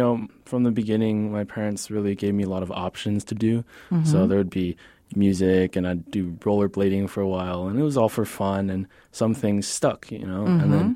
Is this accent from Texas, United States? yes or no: yes; San Antonio, Texas, United States; born there; I was born in San Antonio